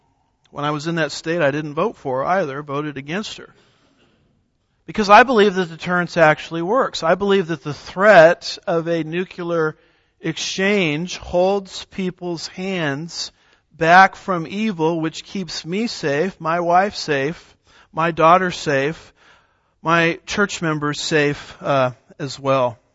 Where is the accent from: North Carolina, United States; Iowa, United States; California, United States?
California, United States; My home state of California, Dianne Feinstein made this statement.